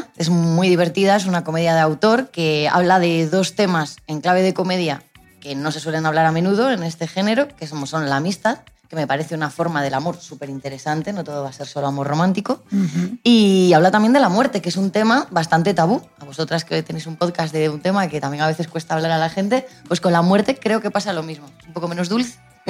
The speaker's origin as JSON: {"language": "Spanish", "town": "Santander", "region": "Cantabria", "country": "Spain", "said": "Pues me define que soy de Santander, eso implica tener un carácter del norte"}